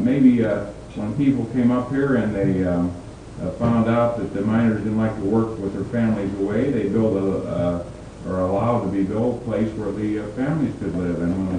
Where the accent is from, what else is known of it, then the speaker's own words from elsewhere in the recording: Pennsylvania, United States; born there; I was born in Pennsylvania, which of course is a great mining state, and near where I live were a lot of mining towns